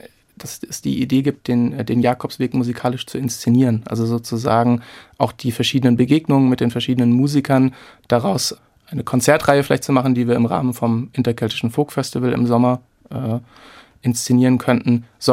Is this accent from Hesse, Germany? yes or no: yes; Hofheim am Taunus, Hesse, Germany; von Hofheim am Taunus, von meiner Heimatstadt bis nach Santiago de Compostela